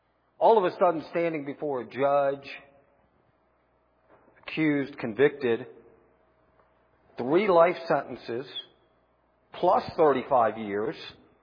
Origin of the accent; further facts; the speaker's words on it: United States; born there; I was born in America where we have enjoyed religious freedom.